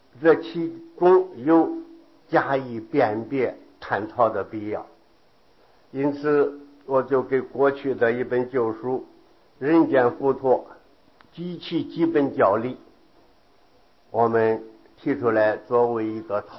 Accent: China; 而一直到清朝末年，我们中国人对于印度的知识仅止于此。

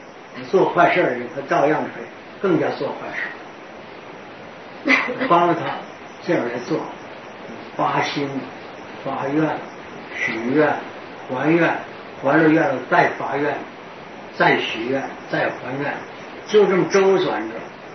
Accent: China; 我是中国人啊

